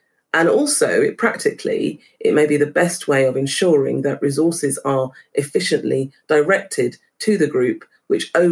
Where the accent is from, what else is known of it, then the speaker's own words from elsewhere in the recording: London, United Kingdom; but also because I grew up in Hackney.